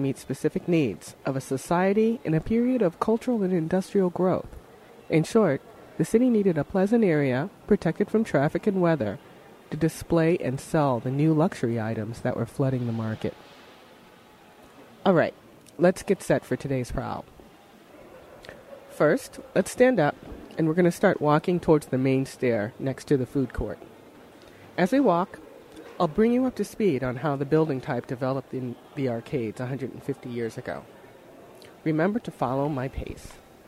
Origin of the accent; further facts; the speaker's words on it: Cleveland, Ohio, United States; moved away; couldn't help but feel pride that the old arcade was located in my hometown, but also a little chagrin that I had to leave Cleveland to realize just how special it was.